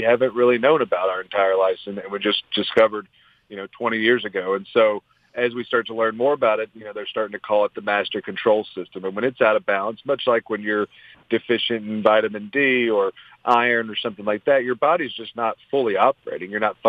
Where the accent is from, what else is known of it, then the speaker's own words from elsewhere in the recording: Kentucky, United States; Sure, but just like I'm from Kentucky and we're the bourbon capital of the world